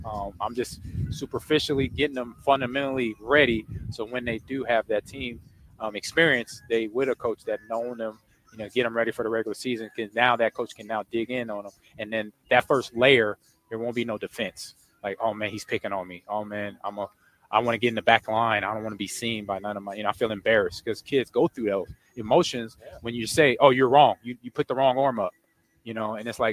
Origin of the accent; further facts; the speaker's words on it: Omaha, Nebraska, United States; see these kids, I see me, you know, at the Boys and Girls Club on the north side of Omaha.